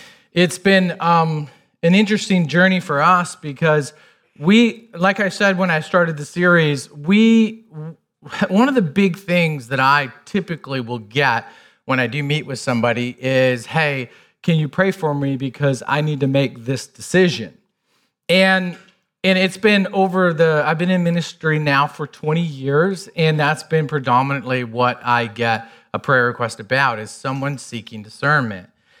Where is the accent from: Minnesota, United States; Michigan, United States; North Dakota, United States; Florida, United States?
Michigan, United States; now in Colorado, United States; When we first got here, we're from the Midwest, from Michigan.